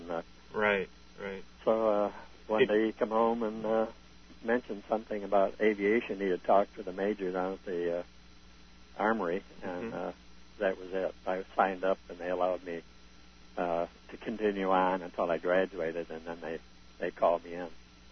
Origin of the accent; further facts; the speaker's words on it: Muskegon, Michigan, United States; I was born in Muskegon, Michigan.